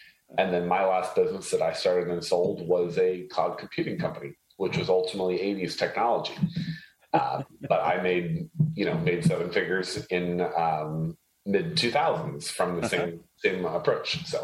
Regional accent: Haiti; So I was actually born and raised in a third world country. I was born and raised in Haiti. And my mom originally did medical missions and I grew up there.

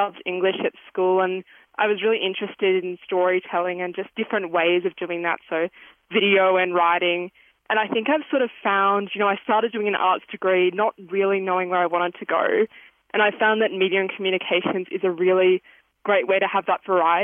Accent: Glen Innes, New South Wales, Australia; Yeah, well, I'm actually from Glen Innes. I'm from a sheep and cattle farm just north of Glen, around Dundee. I've been in Glen my whole life. My dad's a farmer here and my mum's a teacher.

